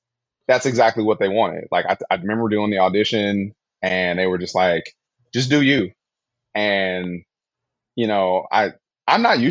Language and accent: English; Flint, Michigan, United States; I grew up in Flint, Michigan, obviously, you know, transcended past that, educated, all this shit, but I still have that inside me.